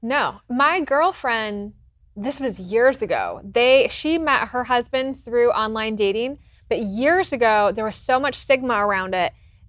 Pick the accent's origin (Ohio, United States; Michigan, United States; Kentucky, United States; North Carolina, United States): Michigan, United States; So I grew up in Michigan.